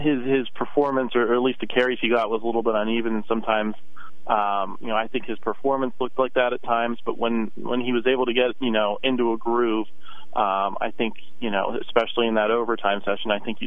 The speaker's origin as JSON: {"language": "English", "region": "Pennsylvania", "country": "United States", "tie": "born or raised there", "said": "to me, and I think to a lot of my readers and people I grew up around in Western Pennsylvania, this series still matters"}